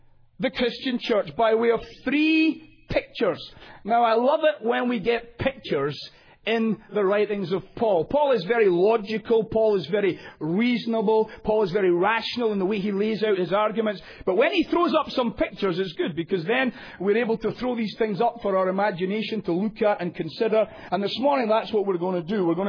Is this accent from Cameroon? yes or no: no; United Kingdom; now in United States; You can tell by my accent. It betrays me that I'm a foreigner in that sense. Even though we originally established America, we lost it. And the reality is that we're regarded as foreigners. You don't let British people simply come over the Atlantic and just become Americans.